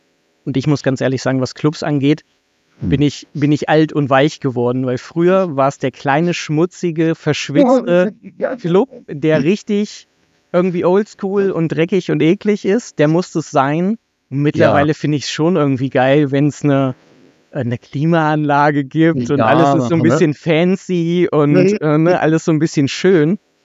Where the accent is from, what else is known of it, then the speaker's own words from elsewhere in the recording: Lower Saxony, Germany; Ich bin im Göttinger Raum aufgewachsen